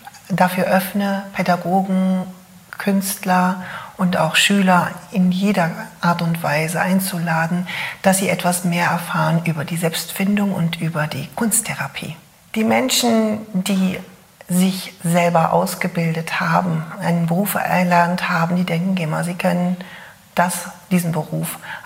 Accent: North Rhine-Westphalia, Germany; born there; now in Dömitz, Germany; Ich komme aus Dömitz, aber gebürtig komme ich aus Nordrhein-Westfalen.

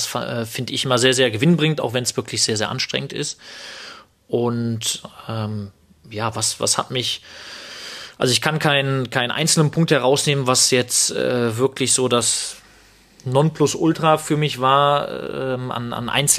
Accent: North Rhine-Westphalia, Germany; Karneval steht bei uns im Rheinland

